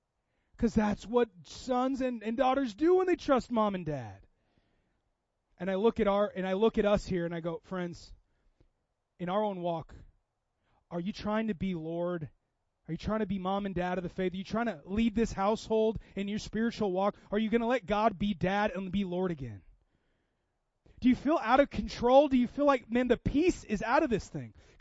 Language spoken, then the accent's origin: English; Seattle, Washington, United States; I grew up in Seattle.